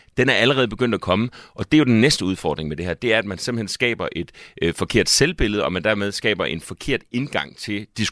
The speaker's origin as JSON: {"language": "Danish", "region": "Region of Southern Denmark", "country": "Denmark", "said": "Altså, jeg er fra Sønderjylland. Alt andet end landmand dernede er jo noget hemstregim"}